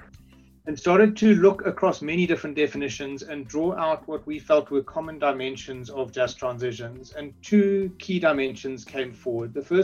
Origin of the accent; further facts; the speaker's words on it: South Africa; I am South African and work from South Africa